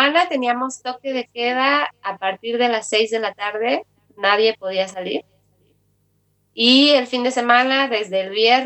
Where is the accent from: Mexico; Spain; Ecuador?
Mexico; also born or lived in Guatemala; Sí, ahora estoy en mi país, muy contenta de estar aquí de regreso.